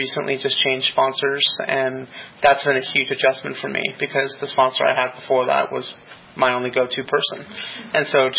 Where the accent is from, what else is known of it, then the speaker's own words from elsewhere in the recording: Denver, Colorado, United States; let me share first that I'm from Denver, Colorado.